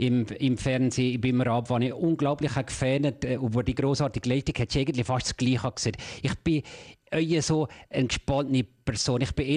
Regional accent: Fiesch, Valais, Switzerland; Und ich bin dann in dem Fiesch aufgewachsen, habe in fast jedem Verein irgendwo mitgemacht

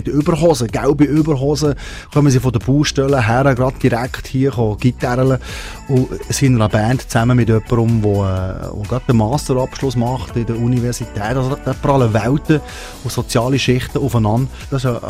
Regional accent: Valais, Switzerland; Ich komme aus dem Wallis

